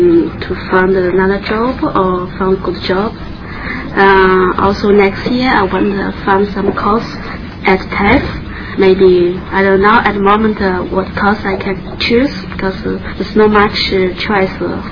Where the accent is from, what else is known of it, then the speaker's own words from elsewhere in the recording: China; English is a second language; moved away; I come from China. I have been here nearly 7 years.